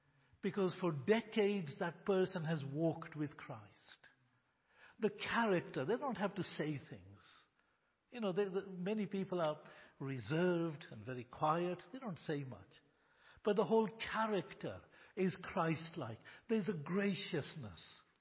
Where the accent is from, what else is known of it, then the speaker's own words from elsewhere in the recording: India; I'm an Indian. I like spicy food.